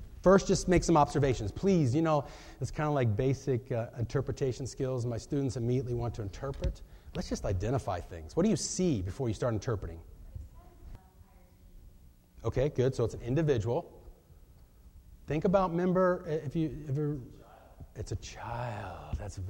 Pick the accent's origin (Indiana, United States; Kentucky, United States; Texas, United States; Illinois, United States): Indiana, United States; I'm from Indiana, so I know that.